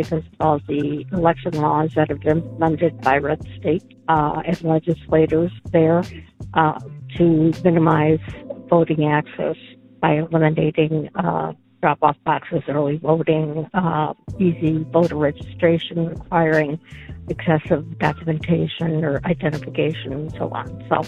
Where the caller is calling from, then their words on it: Miami, Florida, United States; I'm calling from Miami.